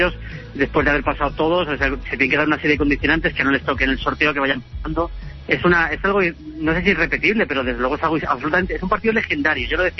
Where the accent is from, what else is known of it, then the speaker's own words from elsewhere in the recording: Madrid, Community of Madrid, Spain; sobre todo para los que somos de Madrid incluso, ¿no?